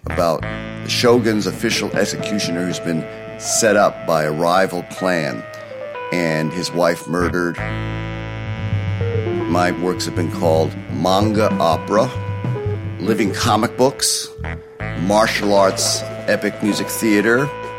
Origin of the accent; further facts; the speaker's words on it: Amherst, Massachusetts, United States; I grew up in New England in the Amherst, Massachusetts public school system. I grew up in the late 60s, early 1970s, and I was struggling with my identity because everything in American society wants you to assimilate and give up being Chinese.